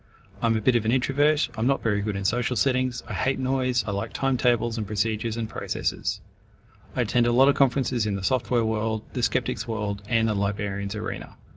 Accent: Brisbane, Queensland, Australia; I come from Brisbane, Queensland, Australia.

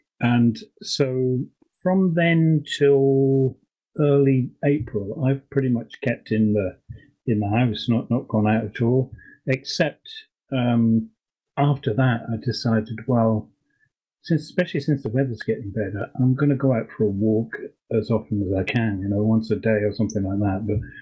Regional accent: East of England, United Kingdom; I come from Norfolk, where crabs are very, very common along the coast

